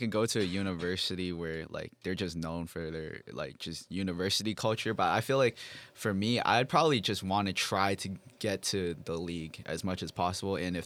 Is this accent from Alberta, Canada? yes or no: no; Toronto, Ontario, Canada; Bro, I'm from Toronto, bro.